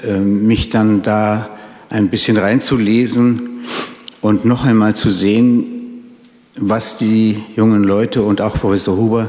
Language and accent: German; Munich, Bavaria, Germany; mit meiner Kindheit in Harlaching zusammenhängt. Ich habe dann das Abitur gemacht, 1957 in München, im Ludwigsgymnasium.